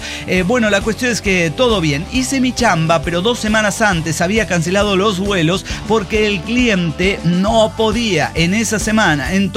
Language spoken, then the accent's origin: Spanish; Tijuana, Baja California, Mexico; born there; nosotros porque nacimos en Tijuana